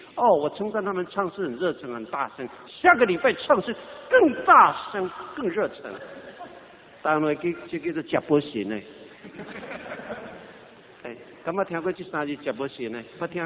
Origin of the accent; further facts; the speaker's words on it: Taiwan; 我们台湾人通常讲下雨了，就是三个字